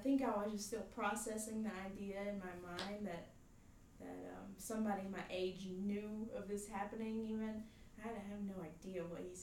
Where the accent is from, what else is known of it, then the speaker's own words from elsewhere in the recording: North Carolina, United States; also born or lived in Surry County; I'm 20, almost 21, and I was born in Surrey County, but grew up in Wells County, and I now live in Watauga.